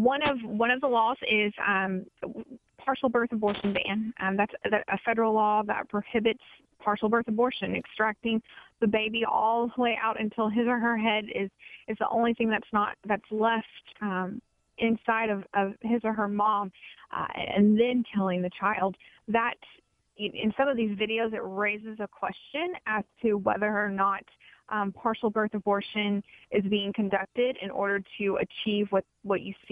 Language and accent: English; Houston, Texas, United States; I'm from Houston, and then I work a lot in Austin.